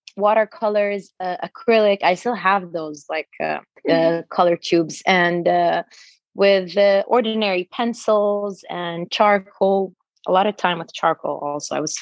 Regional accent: Egypt; I grew up in Egypt. My mom is from Montenegro and my dad is Egyptian. I was born here and I grew up here. I went to school here

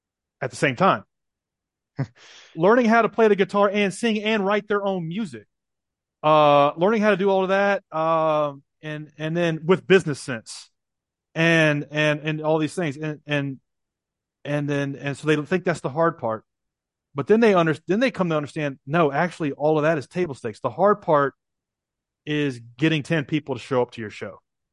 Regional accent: Nashville, Tennessee, United States; And I'm from Nashville, Tennessee.

